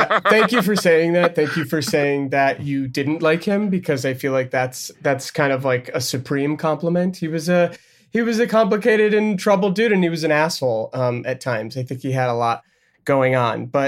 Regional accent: New York, United States; growing up in New York doing theater and, you know, popping into drama bookshop.

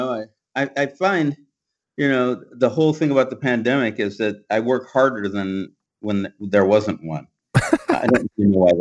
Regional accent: Los Angeles, California, United States; I mean, I was born here in Los Angeles, and I went to elementary school, a private Baptist elementary school in South Central. And then I moved over toward Western LA and went to public junior high school and high school.

